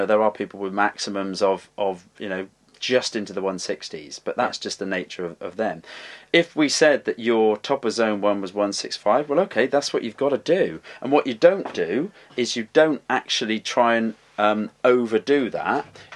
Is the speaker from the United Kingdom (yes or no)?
yes; United Kingdom; now in Tasmania, Australia; I'm a Brit living on the small island of Tasmania off Australia.